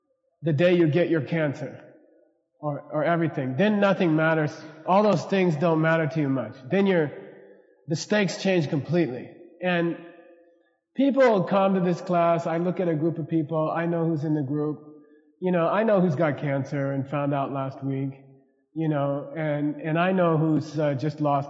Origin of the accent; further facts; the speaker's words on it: United States; And I'm speaking as an American who tried to do it for years.